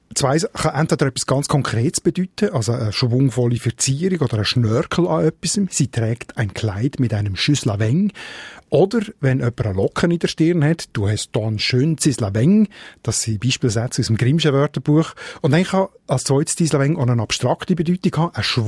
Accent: Switzerland; vor allem zu Berlin gebraucht. Und nicht bei uns in der Schweiz.

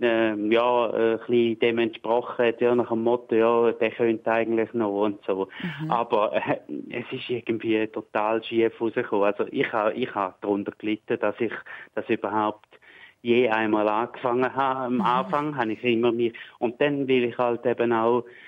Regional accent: Herisau, Appenzell Ausserrhoden, Switzerland; Ich bin in Herisau aufgewachsen, im Appenzellischen.

